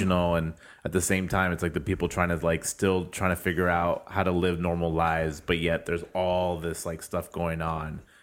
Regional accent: San Diego, California, United States; I grew up in San Diego, and, you know, San Diego is one of the first cities that was discovered in California.

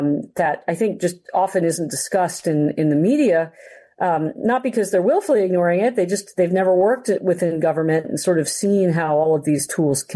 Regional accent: Florida, United States; Florida, my home state

